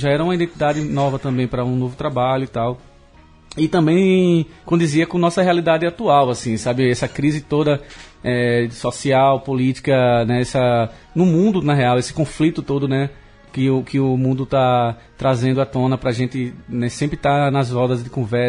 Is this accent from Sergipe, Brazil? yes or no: yes; São Cristóvão, Sergipe, Brazil; Eu morei desde, eu nasci em São Cristóvão, então uhum. Eu morei até o ano passado. E, pô, eu teve uma época mágica, cidade de interior mesmo